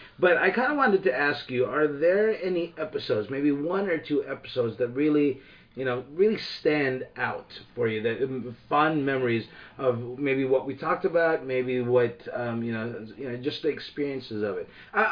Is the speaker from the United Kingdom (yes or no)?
no; Philippines; We talked about that we came from the Philippines.